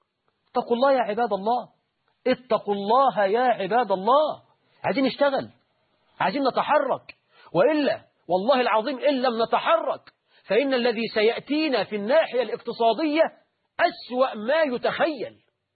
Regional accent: Egypt

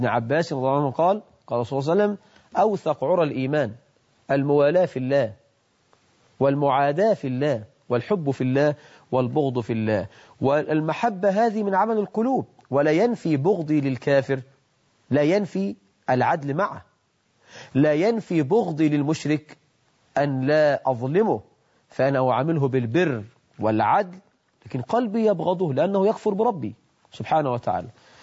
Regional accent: Egypt

